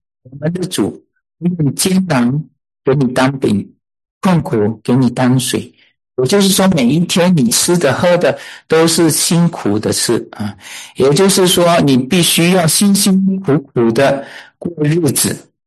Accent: Malaysia; accent: Malaysian Mandarin; 我的是马来西亚的国语啊，马来西亚的这个华语啊，这有时候拼不出来的啊。

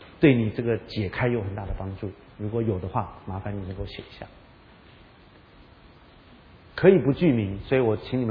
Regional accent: Taiwan; 我在高中，我们台湾是考大学嘛，哈，我高中毕业就没有考上大学，然后我从小是在教会长大的

